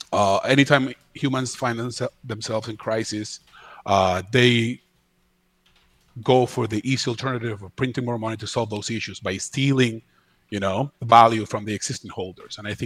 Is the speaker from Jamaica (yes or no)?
no; Venezuela; I come from Venezuela. We suffered hyperinflation.